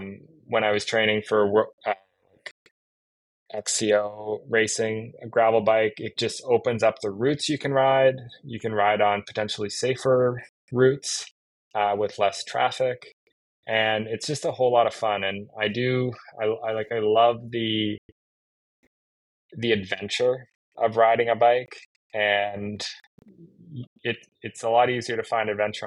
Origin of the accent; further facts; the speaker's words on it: Nova Scotia, Canada; There's where I grew up in Nova Scotia.